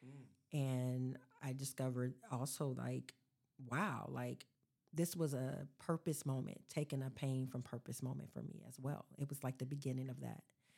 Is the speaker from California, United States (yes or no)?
yes; Sacramento, California, United States; Sacramento. I was born and raised in Sacramento. I grew up near Oak Park, which is near Curtis Park. And that was my community as a little girl.